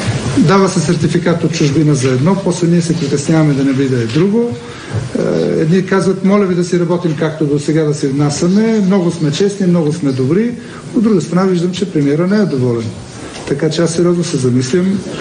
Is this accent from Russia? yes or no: no; Lobosh, Pernik Province, Bulgaria; аз съм от Лобош, дедо ми там живееше, пред мен се стри язовир